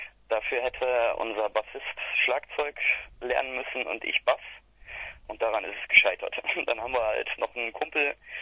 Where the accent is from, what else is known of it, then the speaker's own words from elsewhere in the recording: Mönchengladbach, North Rhine-Westphalia, Germany; Ich komme ursprünglich vom Niederrhein, Mönchengladbach.